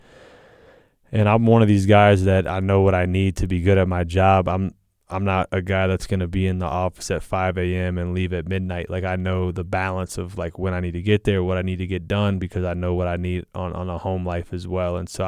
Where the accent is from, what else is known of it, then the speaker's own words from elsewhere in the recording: the South, United States; now in Utah, United States; You know, growing up in the South, the dating pool on the LDS side was limited. So, you know, I always kind of wanted to move out west.